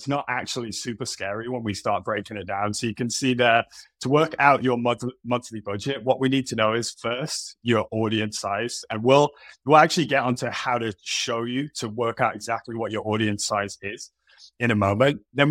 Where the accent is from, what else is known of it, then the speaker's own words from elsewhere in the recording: United Kingdom; Yeah, well, I am British, so that is the reputation.